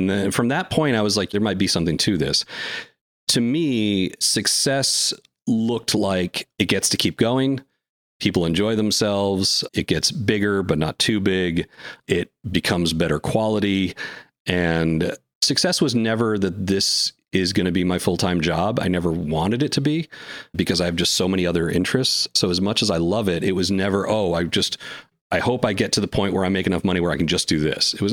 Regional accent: New England, United States; I would get crap from people back home because I come from New England. For whatever reason, I didn't have the New England accent even that my parents have.

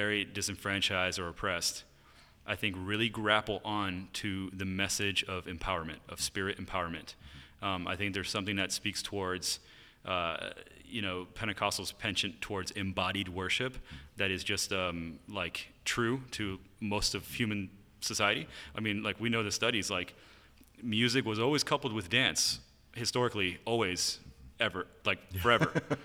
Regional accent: Germany; also born or lived in United States; the States till I was six, but my dad was doing missions in Romania from Germany and when we were growing up in Germany.

